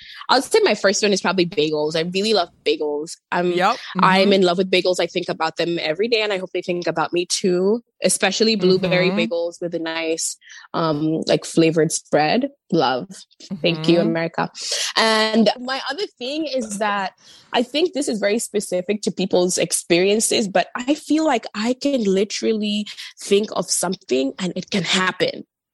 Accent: Kenya; I was born and raised in Kenya and born into a family of two.

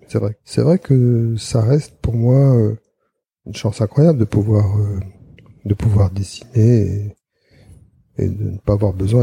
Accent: Grand Est, France; J'étais en Alsace parce que je suis alsacien.

